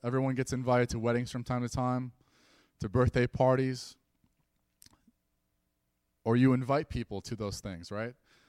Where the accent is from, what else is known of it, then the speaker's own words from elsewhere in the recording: New York, United States; also born or lived in Herkimer, New York; She's from Illinois. I'm from New York.